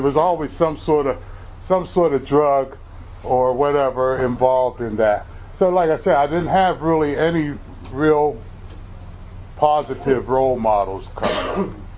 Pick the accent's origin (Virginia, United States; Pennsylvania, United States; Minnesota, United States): Pennsylvania, United States; Sewickley; I grew up in Swickley. I don't know how many folks know where that is, but I grew up in Swickley.